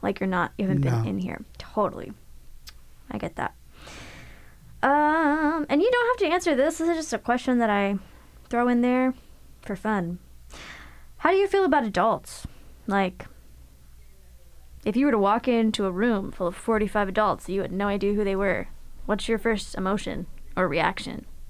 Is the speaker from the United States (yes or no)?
yes; Florida, United States; I did not grow up here. I'm from Florida. I'm from Crazy Town. That's where I'm from.